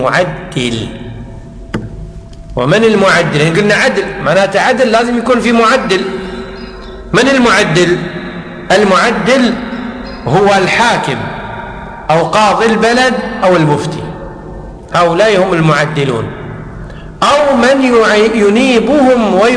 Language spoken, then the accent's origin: Arabic; Kuwait; حنا عندنا بالكويت في هيئة